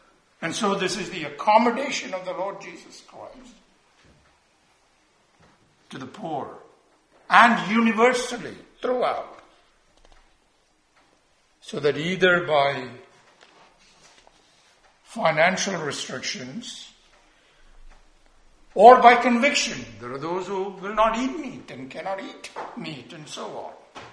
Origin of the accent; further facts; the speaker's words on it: India; I remember growing up in India, you would come across these laborers.